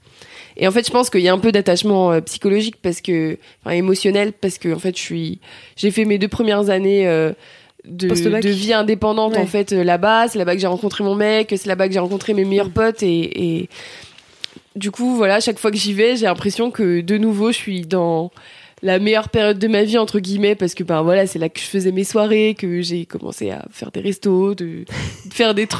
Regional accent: Bourgogne-Franche-Comté, France; Donc Dijon en fait, moi je suis pas de là-bas, enfin je suis de Bourgogne aussi mais pas trop de Dijon, mais j'ai fait mes deux premières années d'études supérieures là-bas.

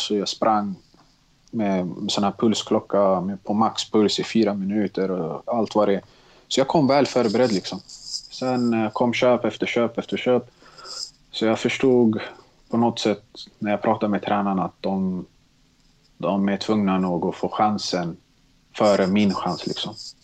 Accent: Stockholm, Stockholm County, Sweden; Jag är uppvuxen i Tensta, flyttade när jag var 6 år till Mälarhöjden, Bredäng.

